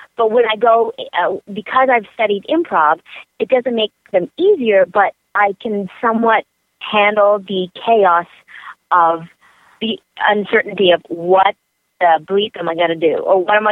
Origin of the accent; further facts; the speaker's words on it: Canada; By the way, I'm Canadian as well, too.